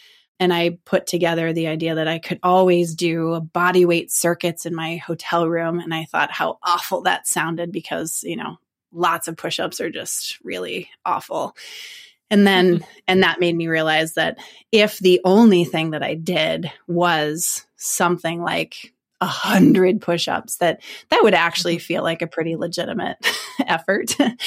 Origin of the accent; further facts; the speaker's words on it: Minnesota, United States; I'm from Minnesota originally, and so I grew up on a 10-acre farm with like lots of space and land outside to run around.